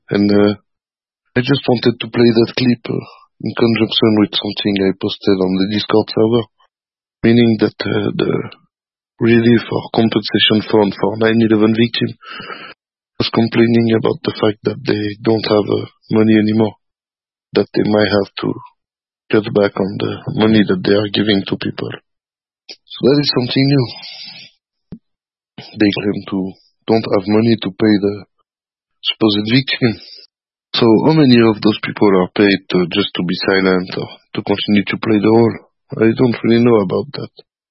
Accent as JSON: {"language": "English", "region": "Geneva", "country": "Switzerland", "said": "from Geneva, Switzerland."}